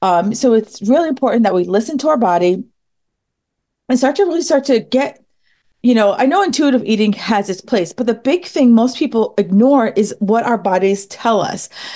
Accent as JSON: {"language": "English", "region": "New York", "country": "United States", "tie": "born or raised there", "lives_now": "Boston, United States", "said": "I live in Boston and I grew up in New York."}